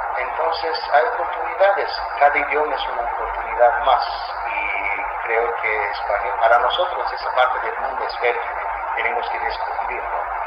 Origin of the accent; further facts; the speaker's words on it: Azerbaijan; Spanish is a second language; tenemos una herencia de polo en mi país